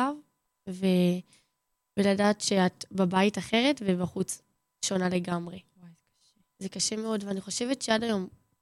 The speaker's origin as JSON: {"language": "Hebrew", "town": "Nir Akiva", "region": "Southern District", "country": "Israel", "said": "אני מהדרום, ממושב ניר עקיבא."}